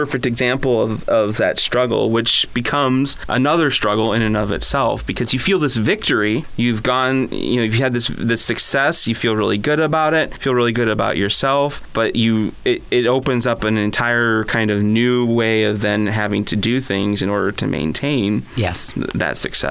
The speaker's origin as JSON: {"language": "English", "town": "Carland", "region": "Michigan", "country": "United States", "tie": "born or raised there", "lives_now": "Sarasota, United States", "said": "I grew up in Carland, and I'm a proud graduate of Ovid-Elsie High School, class of 1994."}